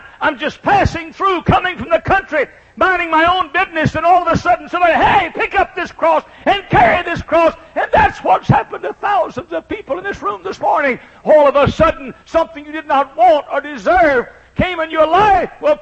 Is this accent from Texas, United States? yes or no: yes; Dallas, Texas, United States; I grew up in Dallas, Texas.